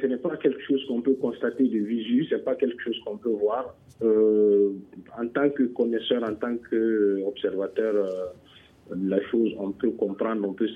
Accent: Ménaka, Mali; Ici, chez nous, à Menaka, les gens sont vraiment...

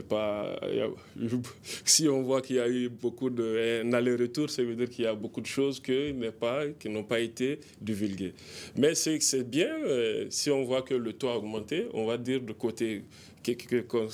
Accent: Bougouni, Sikasso, Mali; je viens de Bougouni, je viens presque de la commune qui est même collée, même voisine, la commune voisine même de Goulamina. Je viens de Madina Kouroulamini, qui est couvert par un projet qui est en phase d'exploration actuellement, lithium.

